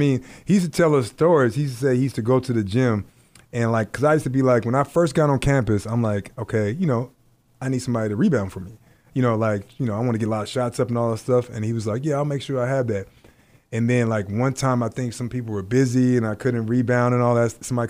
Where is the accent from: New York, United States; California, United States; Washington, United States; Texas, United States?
Washington, United States; Seattle; From when I grew up in Seattle, playing Rotary basketball, Rotary style basketball, Rotary Boys and Girls Club, shout out to them.